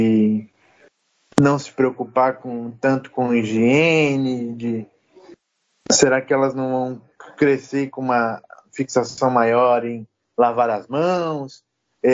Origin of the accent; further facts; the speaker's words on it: Brazil; como saía com facilidade para nós que somos aqui do Brasil